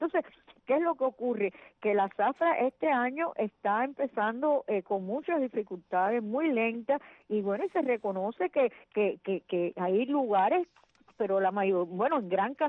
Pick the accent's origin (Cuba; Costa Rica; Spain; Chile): Cuba